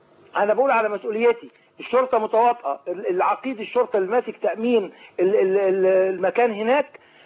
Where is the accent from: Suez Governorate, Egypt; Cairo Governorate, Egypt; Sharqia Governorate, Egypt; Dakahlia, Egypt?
Cairo Governorate, Egypt; New Cairo; من القاهره الجديده